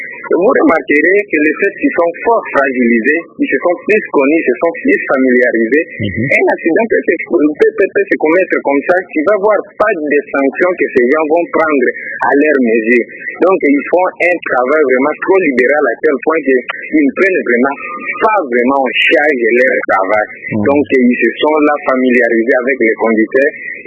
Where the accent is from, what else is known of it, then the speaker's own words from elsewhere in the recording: Mbandaka, Équateur, DR Congo; je dirais ici les accidents sont très fréquents chez nous en Mbandaka.